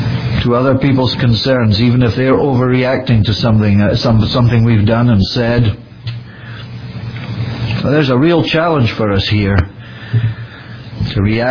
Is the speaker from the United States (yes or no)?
no; Edinburgh, Scotland, United Kingdom; It reminded me of a monument in my hometown in Edinburgh